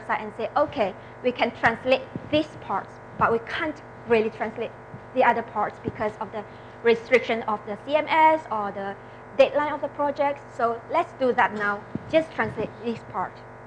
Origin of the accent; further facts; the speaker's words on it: Malaysia; so like me, I'm Malaysian-born